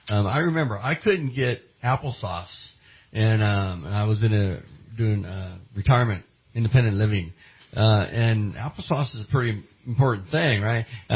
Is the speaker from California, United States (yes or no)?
yes; San Jose, California, United States; born there; I think that's where I was named after, since I was born in San Jose.